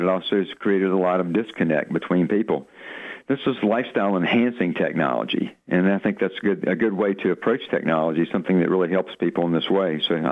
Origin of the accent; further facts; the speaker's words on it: the South, United States; accent: southern; So my southern accent was getting in the way, you know.